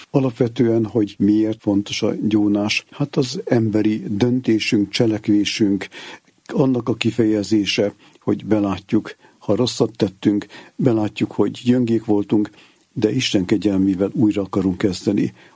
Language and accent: Hungarian; Szécsény, Nógrád, Hungary; de aztán 5 hónap múlva Széchenybe kerültem káplánnak. Egyébként ott nőttem föl.